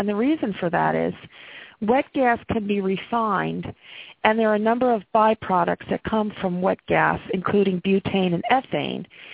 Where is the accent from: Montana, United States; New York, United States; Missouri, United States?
New York, United States; Albany; And I am from the Albany area, which is our state capital.